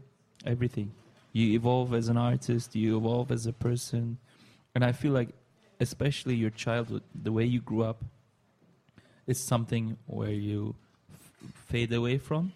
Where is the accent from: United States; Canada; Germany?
Germany; Neuss, North Rhine-Westphalia; also born or lived in Istanbul; No, I was born and raised in Germany in a small town called Neuss, and it's actually near Düsseldorf.